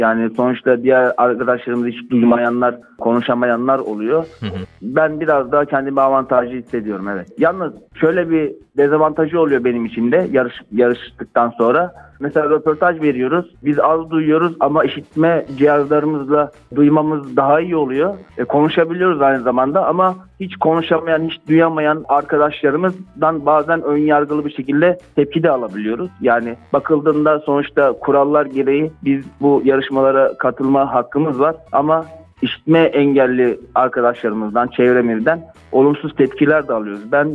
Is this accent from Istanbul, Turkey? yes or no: yes; Istanbul, Turkey; now in Düzce, Turkey; 1986 doğumlu. Aslen Düzceliyim, doğma büyüme İstanbul. Şu an hala da Düzce'de yaşıyorum.